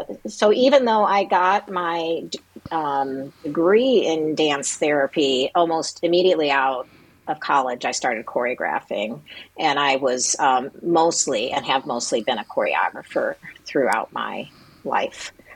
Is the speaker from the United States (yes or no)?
yes; Michigan City, Indiana, United States; Well, I grew up in Michigan City. I'm the youngest of eight children, and we had a pretty artistic household.